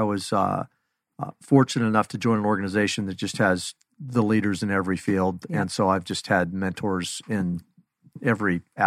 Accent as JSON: {"language": "English", "town": "Phoenix", "region": "Arizona", "country": "United States", "tie": "born or raised there", "said": "Grew up at North Central Phoenix, Central and Glendale, and went to Central High"}